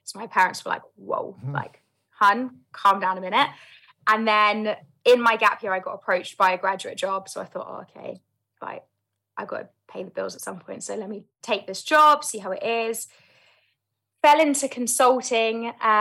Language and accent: English; London, United Kingdom; So I grew up in London, South London, born and raised, and I have three older brothers.